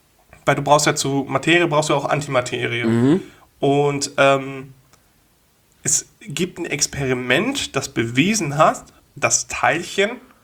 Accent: Wulfen, North Rhine-Westphalia, Germany; Ja, also da, wo ich aufgewachsen bin, in Wulfen

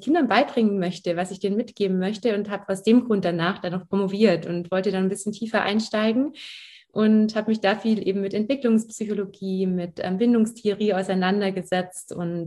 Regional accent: Baden-Württemberg, Germany; Ja, ich bin aufgewachsen am Bodensee tatsächlich, also in der Nähe von Ravensburg.

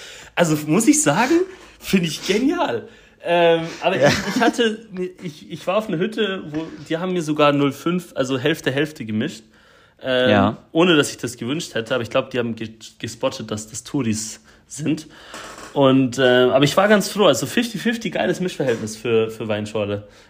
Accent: Switzerland; so als Schweizer

